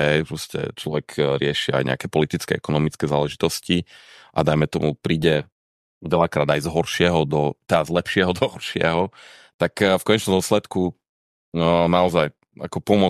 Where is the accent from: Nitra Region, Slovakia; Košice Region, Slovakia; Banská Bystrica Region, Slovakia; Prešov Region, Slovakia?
Košice Region, Slovakia; Košice; moved away as an adult; also born or lived in Prague; Ja som teda z Košic priamo a som si povedal, že asi by to bola lepšia experience študovať niekde, byť na internáte a podobne.